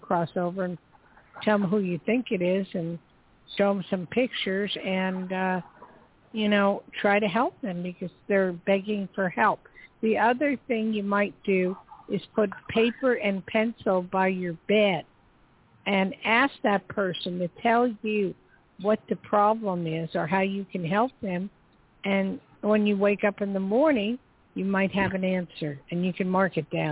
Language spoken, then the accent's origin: English; New Jersey, United States; And I'm originally from Jersey.